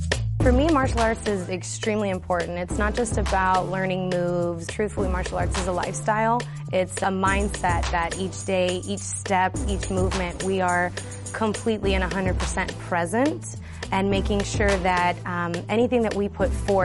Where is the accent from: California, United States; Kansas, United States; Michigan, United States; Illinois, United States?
California, United States; Fairfield; I'm from Fairfield, California. When I was younger, growing up in a dance studio, we had a friend that was training for his black belt in Kaju Kempo martial arts.